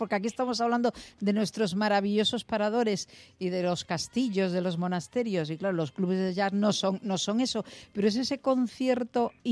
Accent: Santo Estevo, Galicia, Spain; en Galicia, en mi tierra, en Santo Estevo.

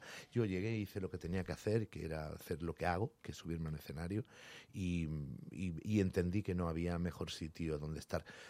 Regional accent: Andalusia, Spain; Somos cuatro de la compañía, somos seis actores, cuatro somos andaluces.

